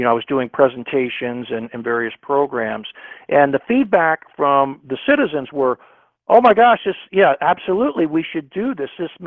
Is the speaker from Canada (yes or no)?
no; United States; Now, I am proud to say, as an American, many of the most you know, robust developments started here.